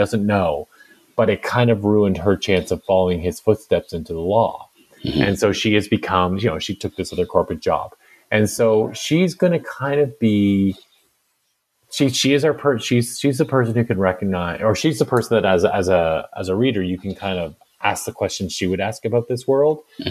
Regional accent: Ireland; I mean, you know, I'm Irish, so I feel like I've got some license to say this

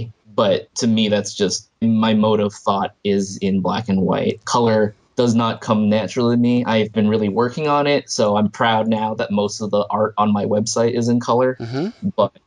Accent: Bangkok, Thailand; And I grew up in Bangkok in Asia. So robots were just like part of my childhood.

